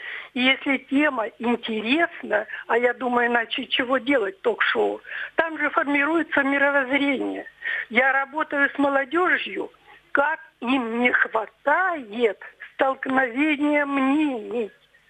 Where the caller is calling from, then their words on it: Krasnodar Krai, Russia; Я ваша тезка из Краснодарского края.